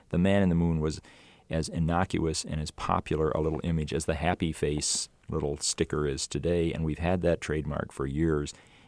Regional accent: Utah, United States; They know I'm from Utah, and they want to keep me up to date on things

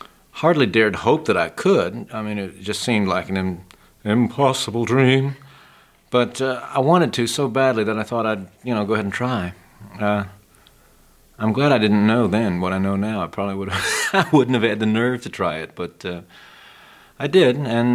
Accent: Oklahoma, United States; also born or lived in Chicago; I have a resolutely middle-class background. I was born in Chicago, raised in Oklahoma. Went to University of Oklahoma

